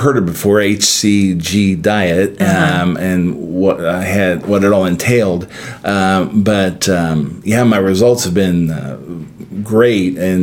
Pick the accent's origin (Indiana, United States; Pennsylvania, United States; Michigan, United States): Indiana, United States; Greenwood; Well, actually, I'm a Southsider. I'm from Greenwood.